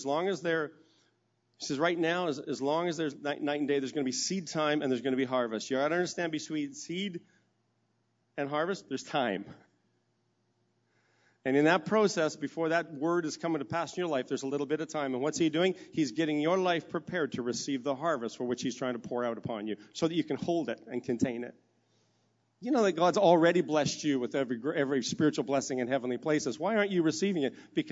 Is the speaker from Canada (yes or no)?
yes; Saskatchewan, Canada; I'm a farmer from Saskatchewan.